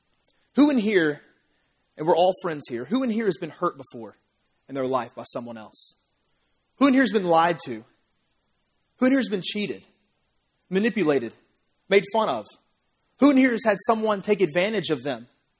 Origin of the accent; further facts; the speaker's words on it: Memphis, Tennessee, United States; the different things about Memphis, the images, the symbols that I think about when I think about my hometown. Because, guys, I was born and raised here.